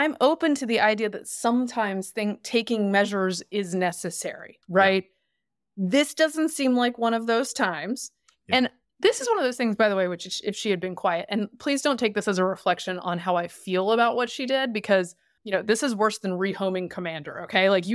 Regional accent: the South, United States; And I say hillbilly with love because I'm from the South.

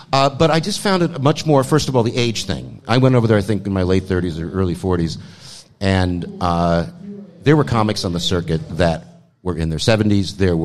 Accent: United States; And then being the American, I had the cachet.

